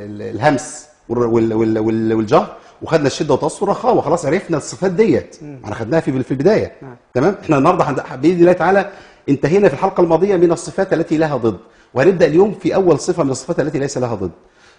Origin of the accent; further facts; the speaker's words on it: Egypt; عندنا في مصر